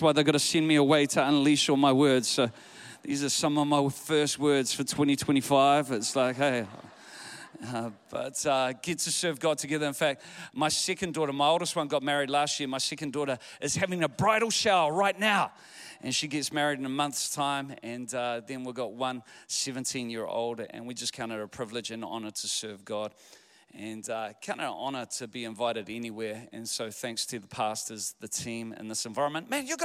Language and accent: English; New Zealand; And I am from New Zealand. Some people call it the seventh state of Australia. But I like to think of Australia as the West Island of New Zealand.